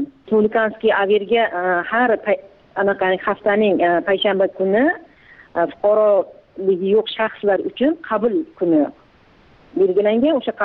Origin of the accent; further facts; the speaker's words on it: Kazakhstan; now in Uzbekistan; o'zim tug'ilib o'sgan yurtimga bora olmayman. Borishim uchun ana Qozog'iston Respublikasining posolstvosiga borib viza ochirishim kerak.